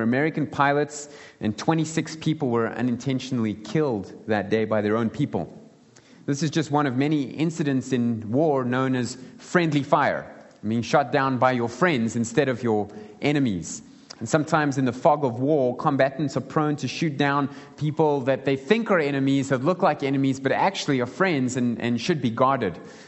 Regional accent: Gauteng, South Africa; I'm from Gauteng. I'm a blowbill

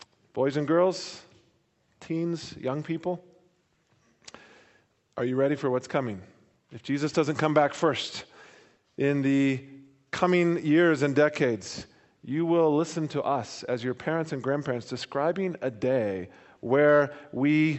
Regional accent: Bible Belt, United States; like where I grew up in the Bible Belt of America that had nice Christian sort of ethos.

